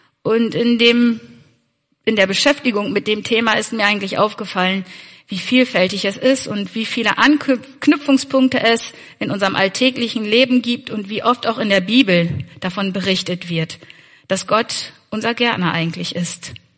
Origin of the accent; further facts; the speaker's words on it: Ihrhove, Lower Saxony, Germany; Also ich komme aus der Gemeinschaft in Ihrhofe und bin in Leer geboren und in Ihrhofe aufgewachsen auch, also immer irgendwie vor Ort geblieben. Und wir wohnen mittlerweile in Ihrenerfeld.